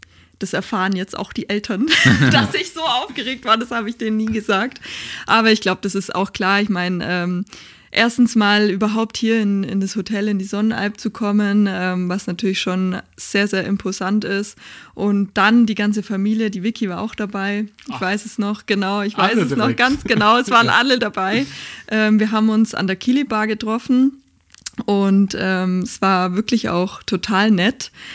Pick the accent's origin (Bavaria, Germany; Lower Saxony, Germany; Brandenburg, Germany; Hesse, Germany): Bavaria, Germany; Kempten; Ich bin gebürtige Kemptnerin und stolze Allgäuerin.